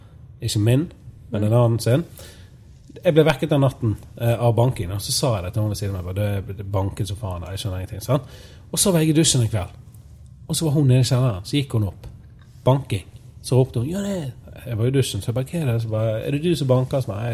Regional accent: Bergen, Vestland, Norway; jeg kommer jo fra Bjørndal, som ligger opp med Svartedike. Så flyttet vi til Fyllingen

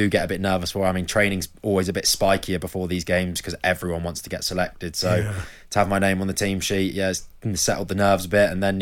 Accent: South West England, United Kingdom; I'm from Cornwall.

